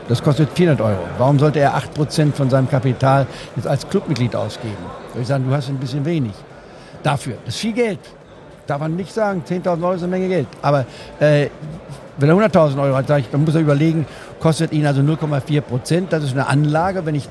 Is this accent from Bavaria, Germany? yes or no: no; Goslar, Lower Saxony, Germany; in Goslar am Harz, wo ich aufgewachsen bin